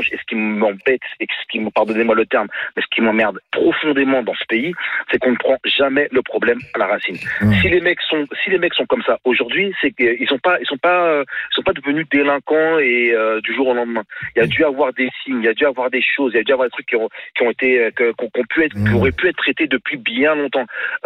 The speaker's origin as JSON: {"language": "French", "region": "Île-de-France", "country": "France", "said": "Moi, je suis du Val d'Oise. J'habite dans la région. Enfin, j'habite dans la région. Je connais Taverny, je connais tout ça."}